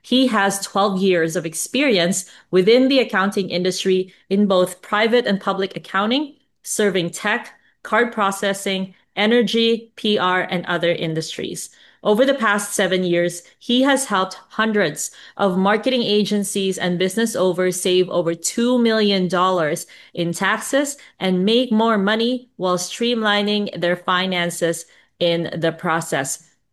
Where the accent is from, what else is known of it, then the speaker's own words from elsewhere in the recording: Philippines; accent: Filipino; English is a second language; I was trying to hide my Manny Pacquiao accent, you know?